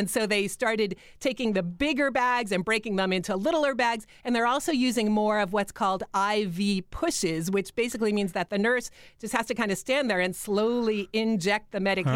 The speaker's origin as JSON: {"language": "English", "town": "Boston", "region": "Massachusetts", "country": "United States", "said": "as a Bostonian, I think of that as the kind of thing you bring in an emergency, like the Boston Marathon bombing or something."}